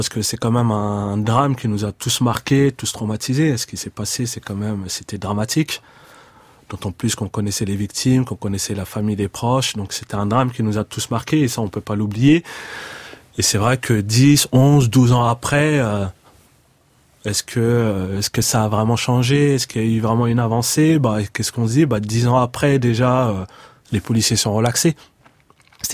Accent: France; on s'est toujours considérés comme des citoyens français, parce qu'on est né là, on est français.

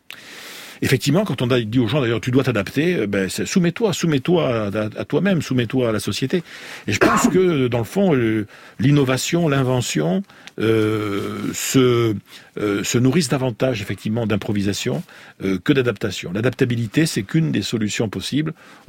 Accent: Bordeaux, Nouvelle-Aquitaine, France; je suis bordelais. Je suis né à Bordeaux, j'y ai grandi.

